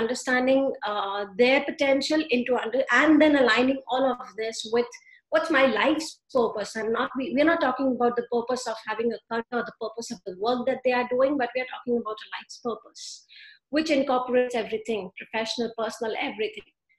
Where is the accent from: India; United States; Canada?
India; And I come from India, where in these expectations, are put into such an extent that actually children do suffer a lot